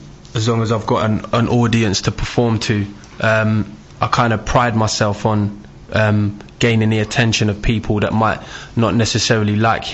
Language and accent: English; Stevenage, East of England, United Kingdom; that was just basically filmed in my hometown of Stevenage.